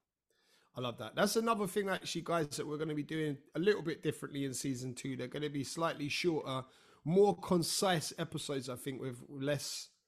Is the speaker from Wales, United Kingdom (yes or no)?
no; Brighton, South East England, United Kingdom; we're both from Brighton.